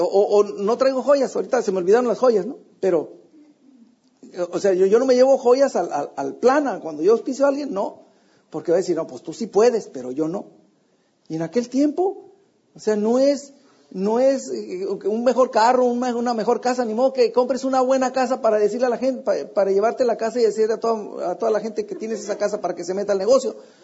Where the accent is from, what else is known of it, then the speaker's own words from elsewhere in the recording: Ensenada, Baja California, Mexico; now in United States; cuando nos venimos de México, que nos quitaron la casa, nos la quitaron en Ensenada, pues no, tenemos que ir a un lugar, entonces el zapato apuntó para Estados Unidos.